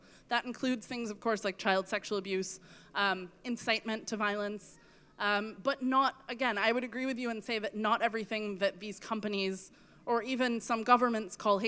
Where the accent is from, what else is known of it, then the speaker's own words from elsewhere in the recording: United States; So I wanna say that I'm American, quite obviously, if you hadn't guessed.